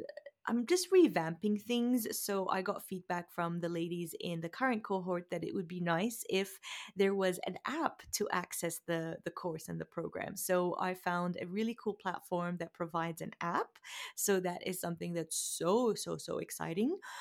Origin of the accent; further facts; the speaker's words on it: Jordan; now in United States; I mean, I grew up in Jordan